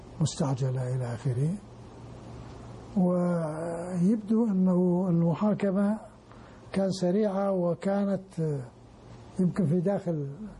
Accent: Iraq; moved away as an adult; أنا أخرج من العراق وين أروح؟

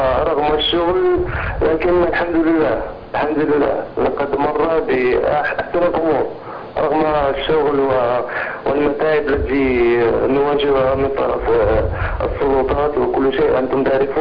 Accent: Morocco; now in Châlons, France; أنا مكاني في فرنسا، أنا مغربي وجنسية وأسكن بمدينة شالون.

